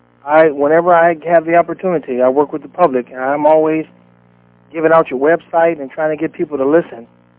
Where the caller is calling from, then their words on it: Compton, California, United States; Compton, Dr. Sands.